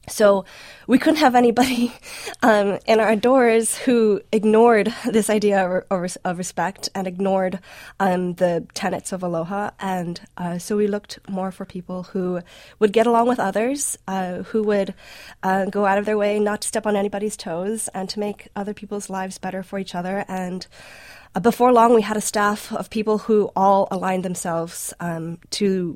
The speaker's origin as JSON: {"language": "English", "region": "Hawaii", "country": "United States", "said": "Also, I'm from Hawaii. Like, we're really nice people."}